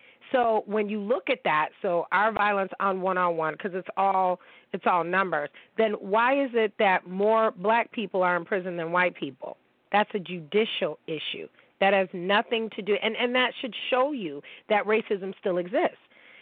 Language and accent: English; Niagara Falls, New York, United States; I'm from Niagara Falls, but my mom is this and my dad is black. No, you're just American.